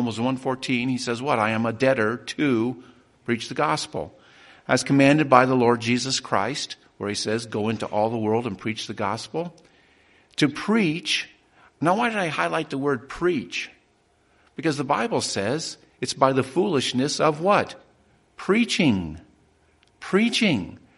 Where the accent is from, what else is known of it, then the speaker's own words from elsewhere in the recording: Cheyenne, Wyoming, United States; Yeah, I grew up in Cheyenne. Cheyenne's chock full of Mormons.